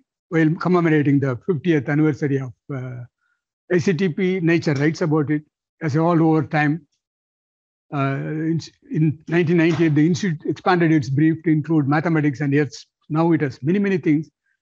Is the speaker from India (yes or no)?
yes; India; since I'm from India, I want to tell you how Indians got benefited